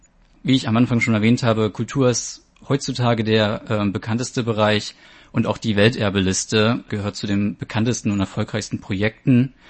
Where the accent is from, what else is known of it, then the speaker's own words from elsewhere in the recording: Magdeburg, Saxony-Anhalt, Germany; now in Taiwan; Ich bin 27 Jahre alt und ich komme ursprünglich aus Magdeburg.